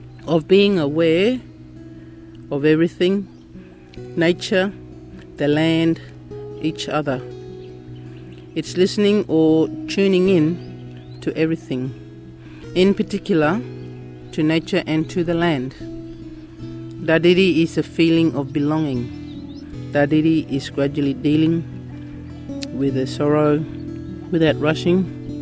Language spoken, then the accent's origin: English; Daly River, Northern Territory, Australia; I'm from Nawiyu community, Daly River. I'm of the Ngunngumuri clan.